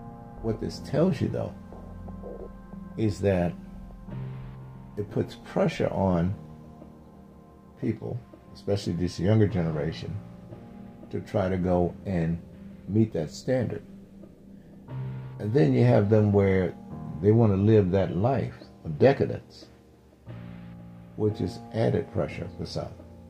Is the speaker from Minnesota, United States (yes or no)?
no; Mississippi, United States; And I think back when I was growing up in Mississippi. It was a bad thing if you lived in an apartment.